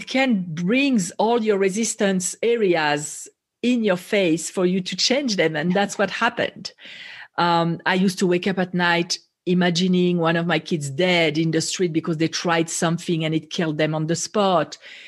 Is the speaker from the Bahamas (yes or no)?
no; France; moved away as an adult; also born or lived in Israel; now in United States; So I'm from France originally, but when I was in college, I moved to Israel and I lived there for over 10 years